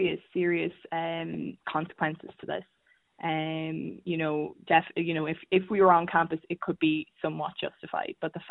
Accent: Donegal, Ulster, Ireland; I'm from Donegal, so there was no way that I would be able to have commuted if we were on campus.

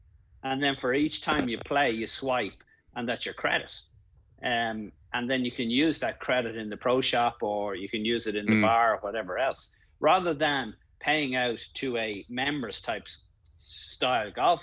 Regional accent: Newlands, South Africa; In Newlands. I grew up in Newlands, playing.

